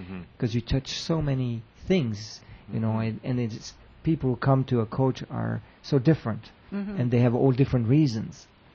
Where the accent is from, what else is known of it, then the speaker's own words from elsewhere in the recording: Switzerland; I come from Switzerland originally.